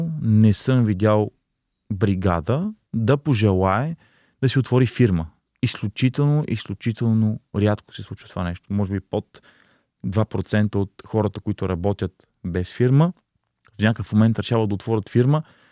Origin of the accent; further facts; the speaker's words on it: Sofia, Sofia City, Bulgaria; Да, на 31 години съм, януари само на 32. От София съм